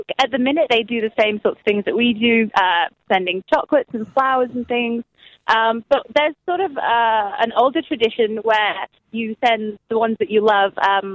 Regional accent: Zagreb, City of Zagreb, Croatia; now in England, United Kingdom; Well, I live in England, but from Croatia originally.

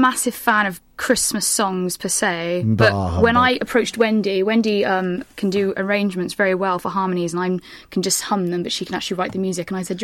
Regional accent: Cheltenham, South West England, United Kingdom; I do it in my hometown in Cheltenham

